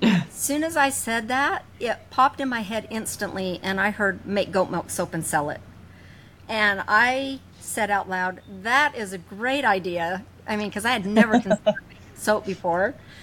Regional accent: Idaho, United States; moved away; Yeah, I was raised in Idaho and moved to Alabama 30 years ago.

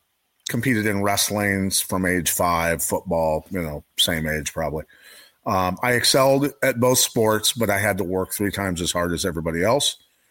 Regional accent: Iowa, United States; Most people aren't aware that I spent my entire childhood very sick from black mold and ag chemicals growing up in Iowa

